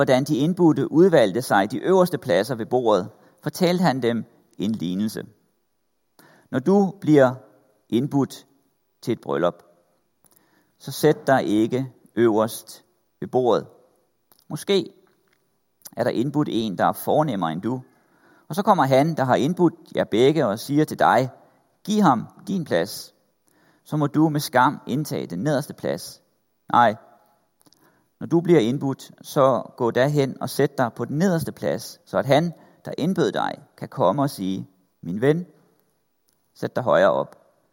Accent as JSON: {"language": "Danish", "town": "Copenhagen", "region": "Capital Region of Denmark", "country": "Denmark", "tie": "born or raised there", "said": "Så er jeg født og opvokset i København."}